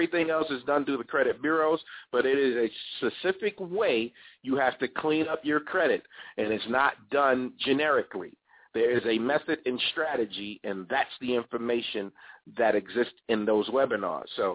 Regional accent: New York, United States; accent: New York; I'm not slow talking, okay? I'm a New Yorker. So I have that New York flow and that pace.

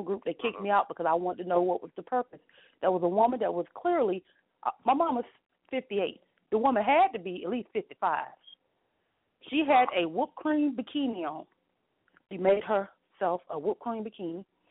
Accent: Charleston, West Virginia, United States; And we grew up in Charleston, West Virginia, which is actually the capital of West Virginia, but it's a small city.

